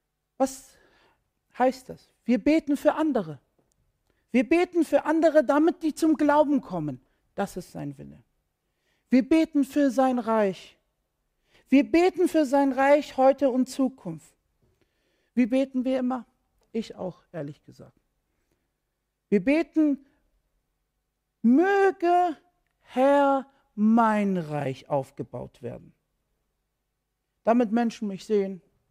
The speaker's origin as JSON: {"language": "German", "country": "Iraq", "second_language": "German", "lives_now": "Germany", "said": "Also ich bin ja Iraker"}